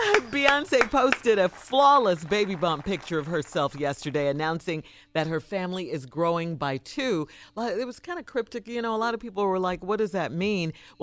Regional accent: Chicago, Illinois, United States; Yes, growing up in Chicago.

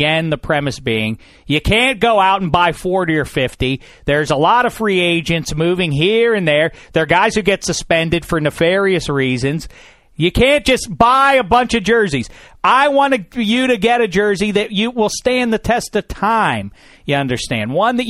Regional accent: Northeast, United States; You know, it was fall. I grew up in the Northeast.

